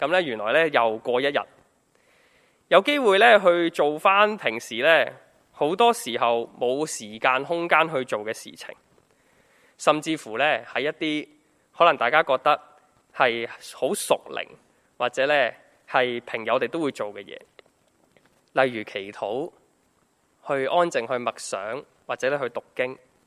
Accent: Hong Kong; 我们是生活在香港的人，生活在这个地方

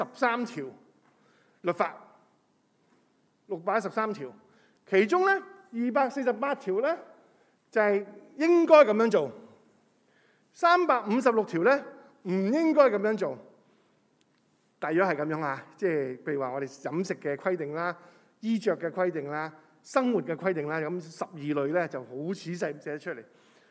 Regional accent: Hong Kong; 唔系我哋香港人嘅讲法，香港人讲法系咩啊？

